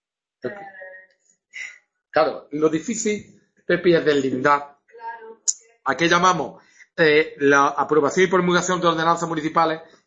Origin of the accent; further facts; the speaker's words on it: Andalusia, Spain; digo la Junta de Andalucía porque como buen andaluz se me escapa, ¿no?